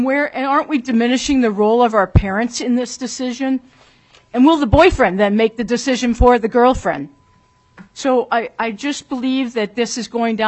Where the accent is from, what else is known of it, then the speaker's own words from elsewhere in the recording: South St. Cloud, United States; I ask for your support also because of the fact that I'm from South St. Cloud, and there is a lot of sex trafficking going on.